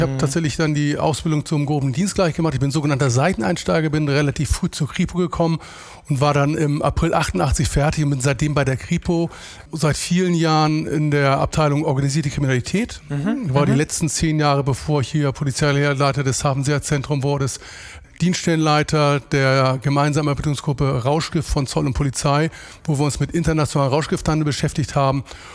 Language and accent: German; Lüneburg, Lower Saxony, Germany; ich komme aus dem Speckgürtel Hamburgs, aus Lüneburg